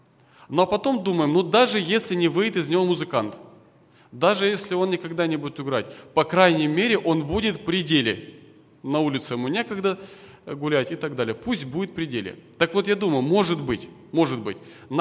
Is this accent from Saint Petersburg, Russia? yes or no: no; Balakovo, Saratov Oblast, Russia; я из Саратовской области, город Балаково. Я ваш практический ровесник, мне 32 года